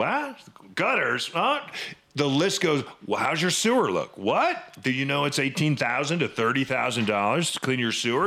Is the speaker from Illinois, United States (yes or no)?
yes; Gurnee, Illinois, United States; now in Washington, United States; where I grew up in Gurnee, Illinois, a $35,000 house where I grew up is maybe worth $100,000 to $110,000 today